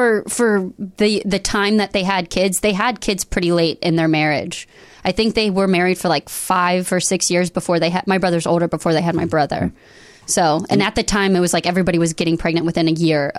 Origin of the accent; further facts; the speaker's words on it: Cincinnati, Ohio, United States; I grew up in Cincinnati, Ohio.